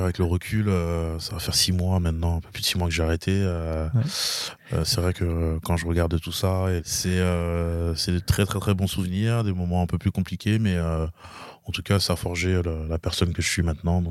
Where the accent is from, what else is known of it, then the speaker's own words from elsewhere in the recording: Quincy-sous-Sénart, Île-de-France, France; Donc j'ai grandi dans l'Essonne, à Quincy sous Sénart.